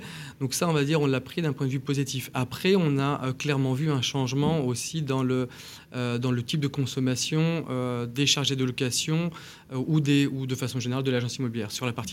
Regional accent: Toulouse, Occitanie, France; je prends le cas de Toulouse, puisqu'on est Toulousain

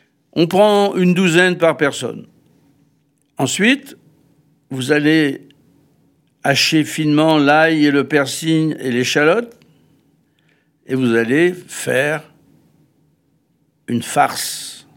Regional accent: Saint-Jean-d'Angély, Nouvelle-Aquitaine, France; j'ai grandi à Saint-Jean-d'Angély, en plein cœur de la Saintonge, là où l'escargot de Charente est une religion.

